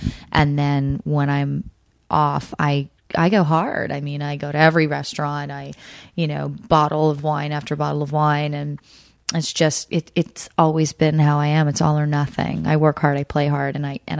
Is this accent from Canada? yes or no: yes; Montreal, Quebec, Canada; First of all, Montreal is my, you know, it's just, I know it's my hometown, but I feel such a connection to it.